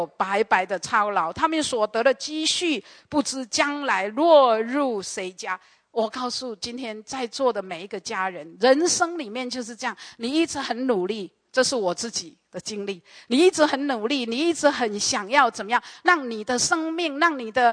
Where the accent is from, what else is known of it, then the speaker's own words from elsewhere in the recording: Taiwan; 特别我在台湾长大